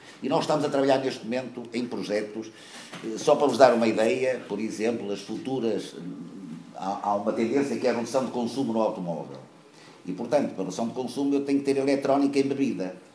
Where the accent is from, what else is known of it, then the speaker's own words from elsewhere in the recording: Lisbon, Portugal; eu sou de Lisboa